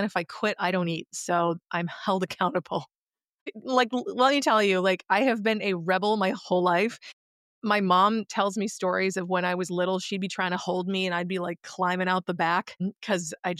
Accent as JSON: {"language": "English", "town": "Charlton", "region": "Massachusetts", "country": "United States", "tie": "born or raised there", "said": "I grew up in Charlton, Massachusetts. And when I say that, most people think I'm saying Charleston, and I'm not. I'm saying Charlton, as in Cowtown, Massachusetts."}